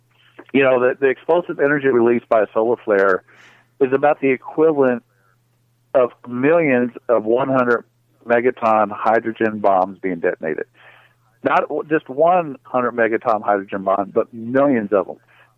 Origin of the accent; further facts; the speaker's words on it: Texas, United States; I grew up in South Texas, and I remember in the late 90s